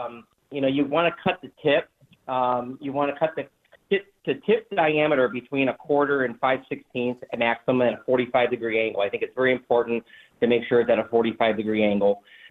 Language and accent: English; Cleveland, Ohio, United States; when growing up in Cleveland, we had a house and right on Lake Erie.